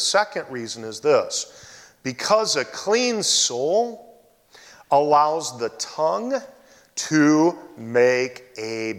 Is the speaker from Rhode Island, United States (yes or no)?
no; Davenport, Iowa, United States; So I grew up in Davenport, Iowa, city area of 300,000 people.